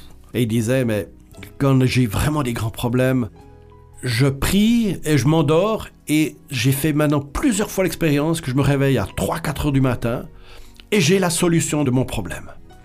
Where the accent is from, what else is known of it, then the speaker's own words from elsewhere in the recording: Switzerland; j'habite en Suisse et j'ai grandi en Suisse.